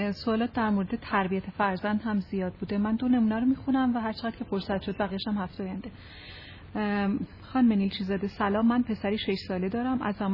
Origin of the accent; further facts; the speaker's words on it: Afghanistan; پدر و مادرم 8 سال است که به افغانستان رفتند و من از آنها دورم. خیلی افسردم، یعنی همه افغانی ها افسردند.